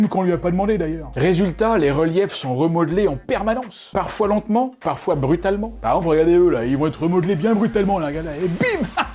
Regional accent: Dieppe, Normandy, France; Moi j'ai grandi à Dieppe, et les falaises entre Dieppe et Puy, j'en ai vu des petits bouts s'effondrer presque chaque année.

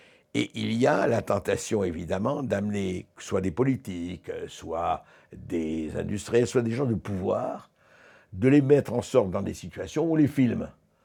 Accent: Paris, Île-de-France, France; parce que moi je suis parisien aussi, je vois.

